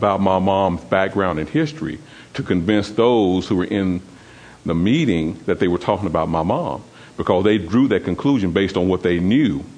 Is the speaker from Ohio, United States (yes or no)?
no; Tennessee, United States; There were some family members of ours who had driven to Nashville, and I'm from Tennessee, who had driven to Nashville